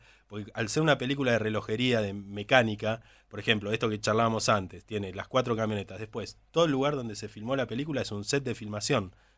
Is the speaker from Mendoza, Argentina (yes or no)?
no; Villa Ballester, Buenos Aires Province, Argentina; born there; Tengo 43 años. Yo nací en Villa Ballester